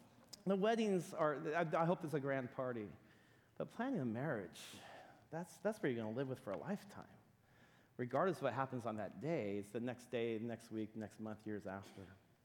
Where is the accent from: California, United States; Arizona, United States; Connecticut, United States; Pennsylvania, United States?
California, United States; San Jose; also born or lived in Modesto; I grew up, my dad was a pastor. I grew up in First Baptist Church San Jose when it was downtown.